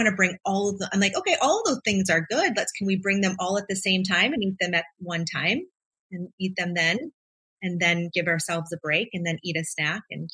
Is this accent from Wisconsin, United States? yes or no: yes; Wisconsin, United States; I'm originally from Wisconsin, so Packer fan over here.